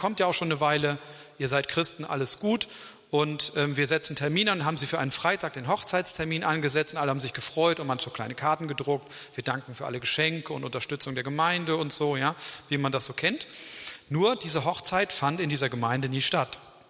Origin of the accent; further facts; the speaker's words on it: Bergneustadt, North Rhine-Westphalia, Germany; ich komme aus Bergneustadt. Das ist so ein bisschen profan.